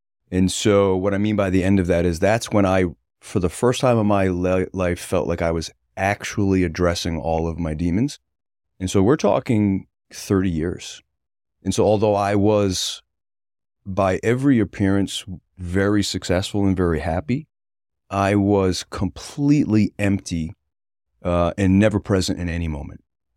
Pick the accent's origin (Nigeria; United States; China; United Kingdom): United States; North Kingstown, Rhode Island; also born or lived in Westerly; So I was born in the smallest town in the smallest state in the country. So I was born in Westerly, Rhode Island, quickly moved to North Kingstown, Rhode Island.